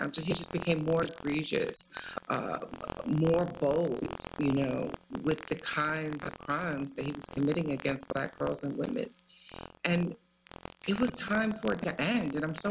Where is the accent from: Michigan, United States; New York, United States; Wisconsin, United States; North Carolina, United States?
Michigan, United States; Detroit; I have been Black my whole life. I'm from Detroit.